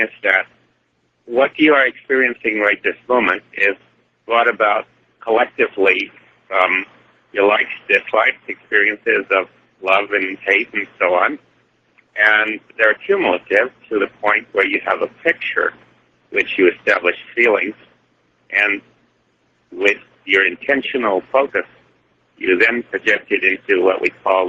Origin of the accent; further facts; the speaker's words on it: Albany, New York, United States; from Albany.